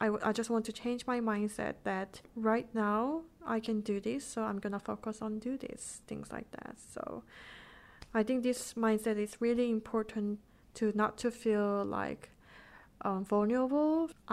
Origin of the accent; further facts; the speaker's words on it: South Korea; English is a second language; because growing up in Korea, I didn't have any chance to write something about my thoughts.